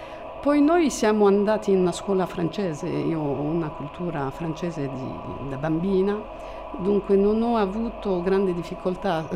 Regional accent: Lebanon; in Libano eravamo tante etnie, era molto diversificato, che siano armeni, c'erano ebrei, greci, turchi, curdi, c'era di tutto.

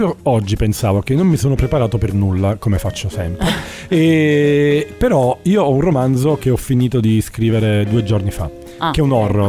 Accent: Salerno, Campania, Italy; io sono di Salerno, quindi a un passo dalla costiera amalfitana.

